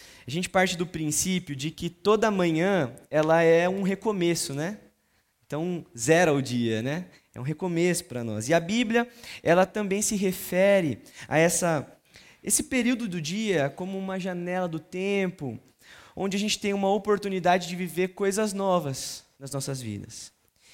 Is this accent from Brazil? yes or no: yes; Sorocaba, São Paulo, Brazil; Eu tenho 23 anos, eu sou de Sorocaba, sou do Hub Sorocaba e lidero, pastoreio ali os adolescentes e jovens da nossa comunidade.